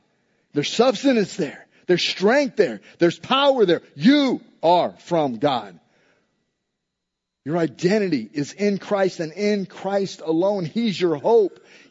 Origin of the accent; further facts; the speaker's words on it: Tampa, Florida, United States; I am just because I'm from Tampa. Well, I'm not really from Tampa, but I've been here my whole life, so I love the Bucks.